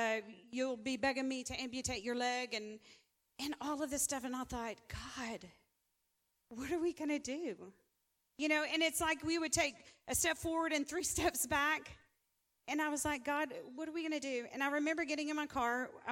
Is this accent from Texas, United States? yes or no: yes; Mesquite, Texas, United States; But hello … I'm from Mesquite, Texas. And I have a testimony.